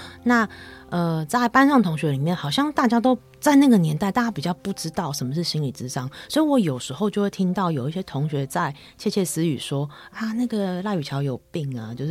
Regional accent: Taipei, Taiwan; 我在台北长大，那我是在大学的时候去了外地念书，在新竹师院。

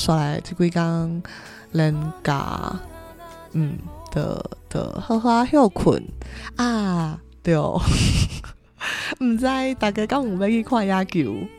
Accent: Taiwan; 不过我们台湾人很多都感觉你如果是听台湾，你就是台湾人

